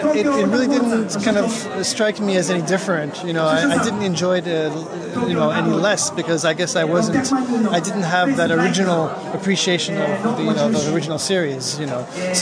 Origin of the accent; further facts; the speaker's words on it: United States; born there; I was born in the States, and I'm half French, half American.